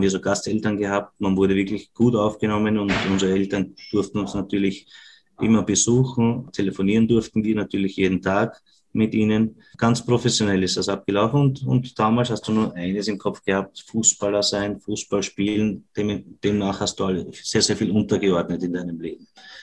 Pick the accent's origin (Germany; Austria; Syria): Austria; Vienna; accent: Viennese; unser Wiener Dialekt ist ja nicht immer zum Verstehen für andere.